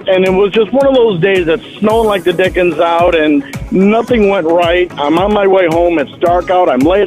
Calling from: Michigan, United States; Central Michigan. The freezing tundra of Central Michigan.

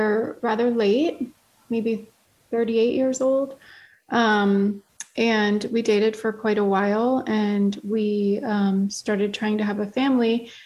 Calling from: Florida, United States; I'm calling from Florida, in the United States.

